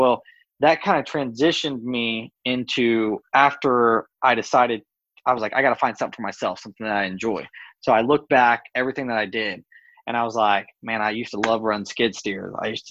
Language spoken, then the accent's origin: English; Clarksville, Tennessee, United States; I'm from Clarksville, Tennessee.